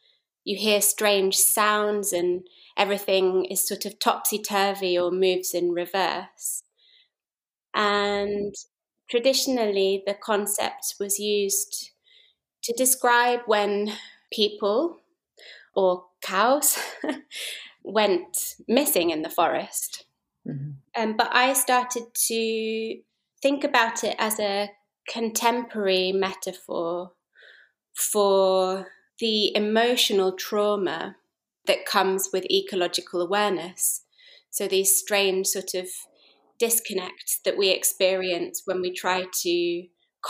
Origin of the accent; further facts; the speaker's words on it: Brighton, South East England, United Kingdom; now in Glasgow, United Kingdom; is Finnish and my father is English. I grew up in Brighton, in the south of England, and then I went to art school in Glasgow, to the Glasgow School of Art. And so Scotland is my adopted home. And my mum is from Iisalmi in Savo.